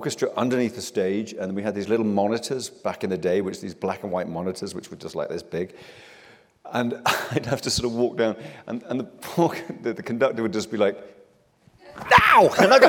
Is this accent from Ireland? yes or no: no; Liverpool, North West England, United Kingdom; I grew up in and around Liverpool, and this was sort of early 80s, and it was incredibly depressed